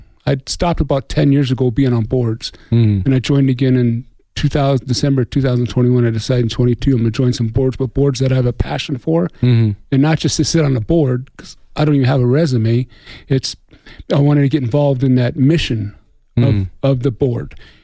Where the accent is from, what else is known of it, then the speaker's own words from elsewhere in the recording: Tucson, Arizona, United States; Just especially growing up in Tucson and starting my first business in Tucson